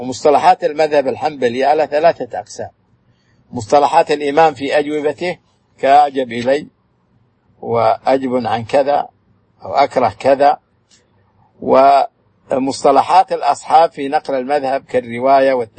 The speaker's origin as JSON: {"language": "Arabic", "country": "Saudi Arabia", "said": "والعمل في الفتوى والقضاء في بلادنا السعودية"}